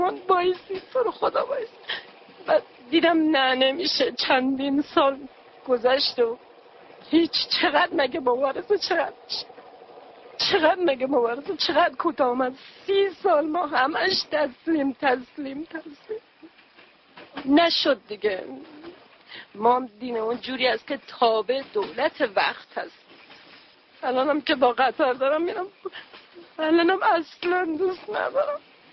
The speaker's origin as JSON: {"language": "Persian", "country": "Iran", "moved": "yes", "said": "الانم الانم قلب و وجود و روح هم ایرانه"}